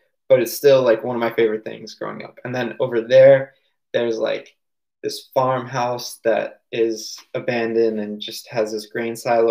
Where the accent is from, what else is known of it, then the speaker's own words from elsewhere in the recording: Maryland, United States; I'm at my home where I grew up in Maryland, and I live here.